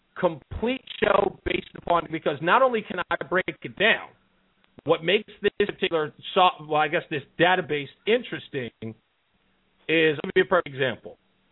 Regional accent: South Carolina, United States; I said, man, I'm from South Carolina, man.

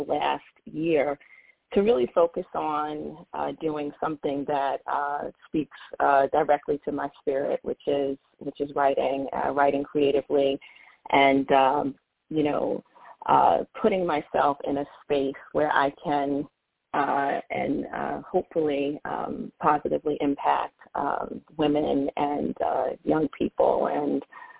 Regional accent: New York, United States; So, I was raised in New York on the Upper West Side of Harlem. So I'm a Harlem girl. I like to say Harlem, USA. Because I'm very proud of those roots.

